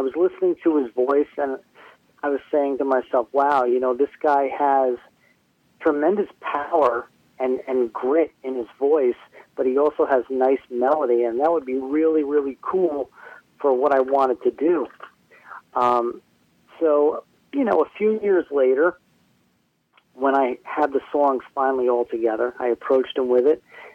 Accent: New Jersey, United States; growing up in the New Jersey metal scene … was like a staple, you know.

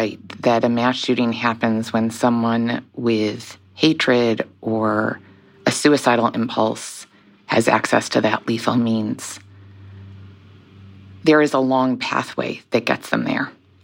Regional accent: Rhode Island, United States; In my home state of Rhode Island

